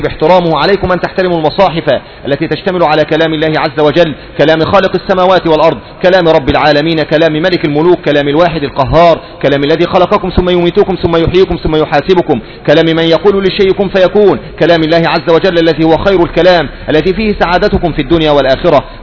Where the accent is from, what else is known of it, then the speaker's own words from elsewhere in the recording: Saudi Arabia; وإن كل صحيفة عندنا في السعودية